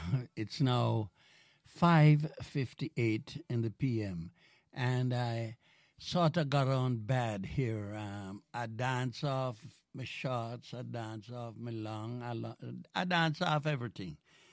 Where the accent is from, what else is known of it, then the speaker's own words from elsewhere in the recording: Jamaica; I'm from Jamaica.